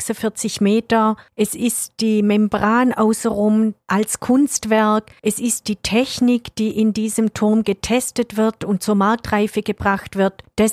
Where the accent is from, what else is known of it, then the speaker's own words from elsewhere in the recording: Spaichingen, Baden-Württemberg, Germany; Dann rüber in meine Heimat nach Speichingen.